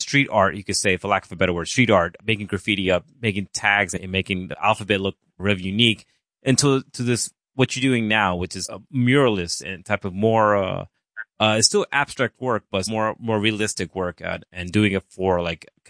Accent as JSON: {"language": "English", "town": "Bronx", "region": "New York", "country": "United States", "tie": "born or raised there", "said": "because I'm originally from the Bronx, really caught my eye was some of the locations they were featuring in the documentary, was some of the locations I grew up in. So it was interesting, you know, seeing growing up, I grew up in the late 80s, 90s"}